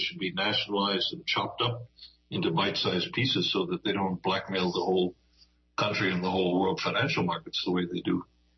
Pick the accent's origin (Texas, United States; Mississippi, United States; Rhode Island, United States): Texas, United States; I grew up in Texas